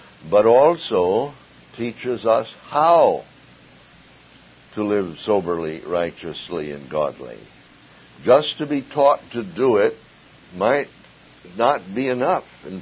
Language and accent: English; Minneapolis, Minnesota, United States; I grew up in Minneapolis, and Minneapolis was the center of fundamentalism.